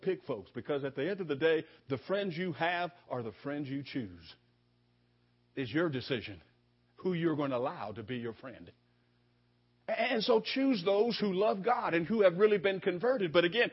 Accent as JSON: {"language": "English", "region": "California", "country": "United States", "said": "I'm with you. I'm a Californian."}